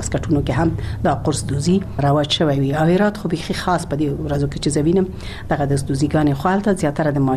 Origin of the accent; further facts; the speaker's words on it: Ghazni, Afghanistan; born there; زه په غزنی کې زیږیدلې ما او د غزنی خلک مې لیدلې دي